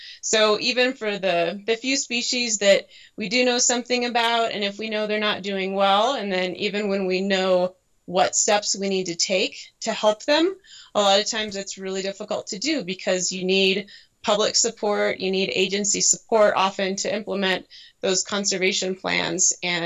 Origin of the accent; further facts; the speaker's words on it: Kentucky, United States; But yeah, we're from Kentucky, so it's Amarillo.